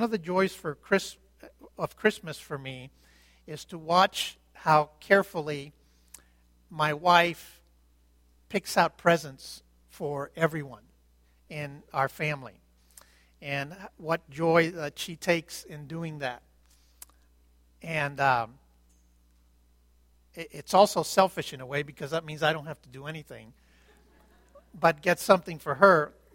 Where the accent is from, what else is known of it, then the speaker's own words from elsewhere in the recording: Cuba; When I was a little boy growing up in Cuba